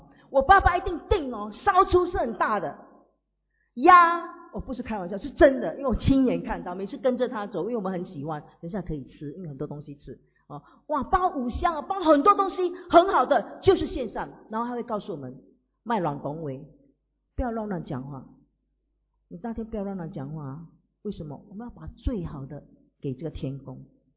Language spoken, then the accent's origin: Chinese; Fujian, China; 他们是福建人，我们是福建人